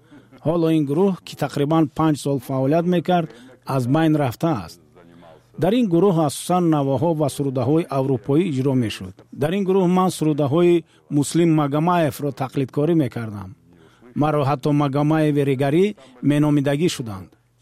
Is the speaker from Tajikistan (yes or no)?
yes; Regar, Districts of Republican Subordination, Tajikistan; also born or lived in Multanabad; حدود 5 سال کودکیم در ملتان‌آباد گذشت و بعدتر به ریگر کوچ بستیم. در تاجیکستان 4 شهری بود